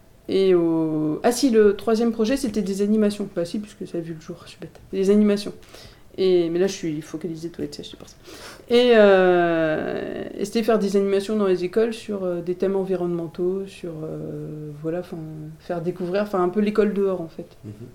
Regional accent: Montpellier, Occitanie, France; moi je suis de Montpellier, Nîmes, j'ai toujours habité en ville, c'est pas... voilà, la campagne, je découvre, hein, et le Loir-et-Cher, je découvre aussi.

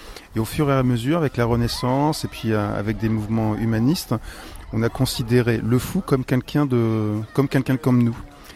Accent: Tours, Centre-Val de Loire, France; je suis originaire de Tours et j'ai fait le choix de venir dans Loir-et-Cher pour travailler dans la psychothérapie institutionnelle

